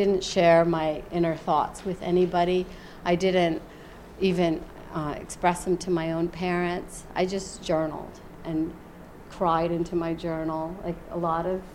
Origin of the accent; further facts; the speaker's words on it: West Virginia, United States; I was a good Muslim girl growing up in West Virginia when my dad and mom told me, you're not going to go anywhere to college but our hometown university.